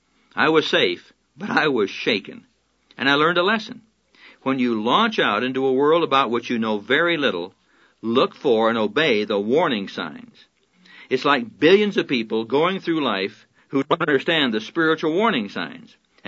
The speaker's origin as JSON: {"language": "English", "region": "Colorado", "country": "United States", "said": "But I'm from Colorado. What do I know about these things?"}